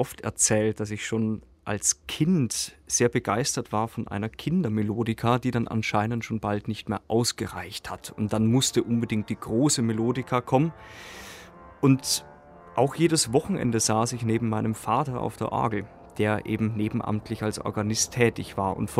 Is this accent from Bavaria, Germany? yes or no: yes; Velburg, Bavaria, Germany; in meiner Heimatstadt Velburg. Und für mich war dieses kleine bayerische Velburg irgendwo in der Mitte zwischen Nürnberg und Regensburg in der bayerischen Oberpfalz tatsächlich ein Mikrokosmos, in dem ich musikalisch aufwachsen konnte.